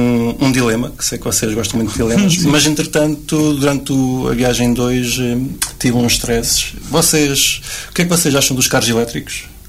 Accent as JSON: {"language": "Portuguese", "region": "Centro", "country": "Portugal", "said": "sou da zona de Coimbra"}